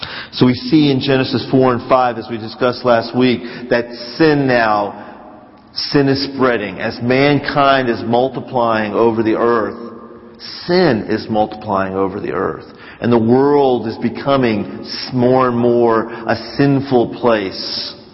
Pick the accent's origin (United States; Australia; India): India; We were brown and everybody else was white. And it was also kind of comical what people would say, "Where are you from?" I said, "We're from India."